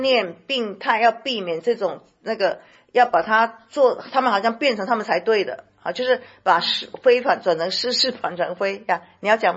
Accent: China; 问题是我们中国人学起来就觉得很奇怪啊。

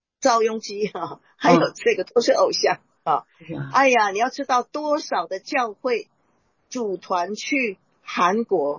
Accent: Taiwan; born there; 特别是台湾，我要这样讲，好，对不起嘛，那是我的出生的地方哈

